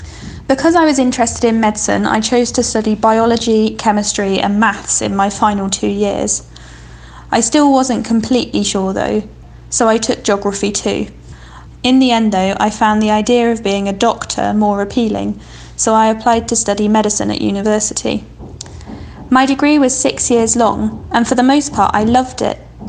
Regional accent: Oxford, South East England, United Kingdom; I'm 27 and I'm from Oxford in England.

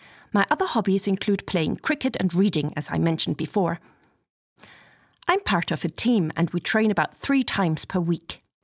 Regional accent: Edinburgh, Scotland, United Kingdom; I'm 15 years old and I'm from Edinburgh, which is a beautiful city in Scotland with a lot of interesting history.

